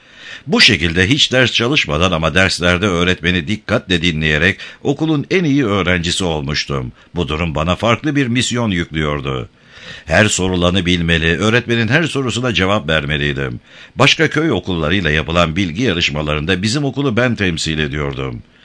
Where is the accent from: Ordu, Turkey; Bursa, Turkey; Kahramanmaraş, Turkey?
Kahramanmaraş, Turkey; Karabiyikli; Hukuken Maraş'a ama diğer açılardan fiilen Gaziantep'e bağlı Karabıyıklı köyünde doğup büyüdüm.